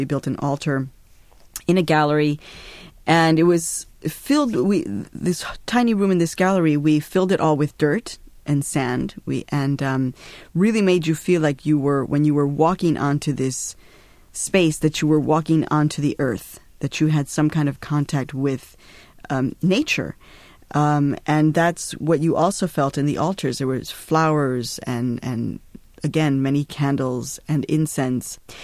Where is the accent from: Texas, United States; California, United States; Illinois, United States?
Illinois, United States; Chicago; now in New York, United States; And I had been growing up in Chicago, so there never really was a place for me to go.